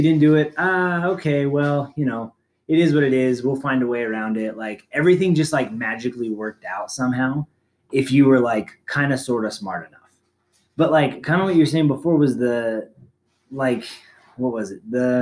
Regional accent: Arizona, United States; I'm from Arizona. So that's where I went to high school and stuff.

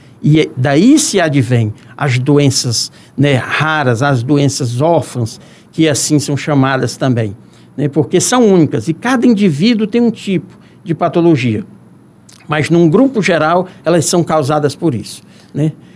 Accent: Ceará, Brazil; Eu sou cearense, amo a minha terra, né? Eu tenho orgulho de ser cearense.

